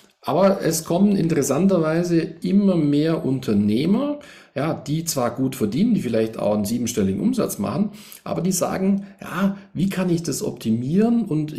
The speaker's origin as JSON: {"language": "German", "town": "Memmingen", "region": "Bavaria", "country": "Germany", "said": "ich komme ja aus Memmingen"}